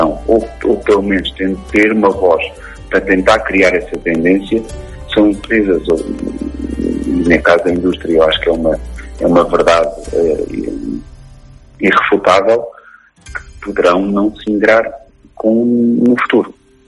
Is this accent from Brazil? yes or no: no; Portugal; eu naturalmente aplaudo enquanto gestor e enquanto português.